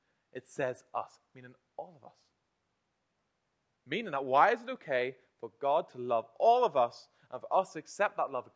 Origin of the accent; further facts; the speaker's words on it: Northern Ireland, United Kingdom; Especially as Northern Irish people, we seem to be hardened to the word affection.